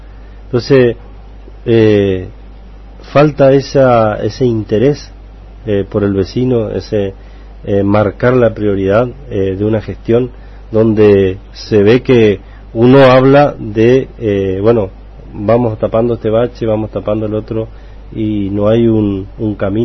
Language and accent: Spanish; Tierras Coloradas, Corrientes, Argentina; also born or lived in Curuzú Cuatiá; vengo del sector rural. Yo me nací en Curuzucuatiá, pero me crié en Tierras Coloradas, en la tercera sección, y conozco la realidad. Mi padre vive aún ahí